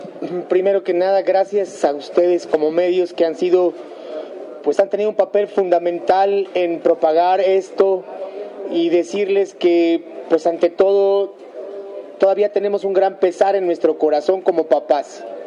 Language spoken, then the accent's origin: Spanish; Mexico; en lo general me siento profundamente avergonzado como mexicano de tener una calidad tan baja de senadores